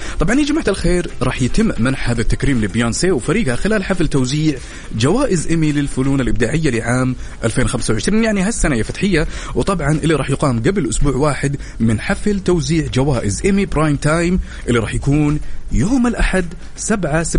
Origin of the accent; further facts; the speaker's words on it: Medina, Medina Province, Saudi Arabia; انا هو من المدينة المنورة صح؟